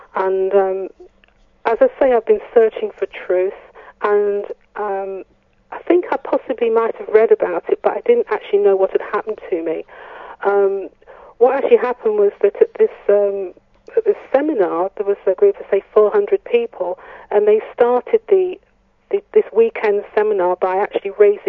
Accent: United Kingdom; moved away as an adult; also born or lived in Italy; now in Norway; Okay. Well, I'm British.

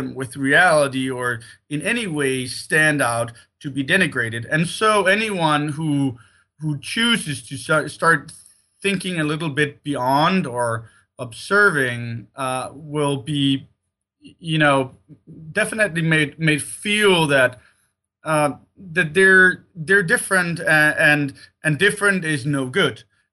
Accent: Sweden; And as I said, I grew up in Sweden, so it was the same kind of feeling.

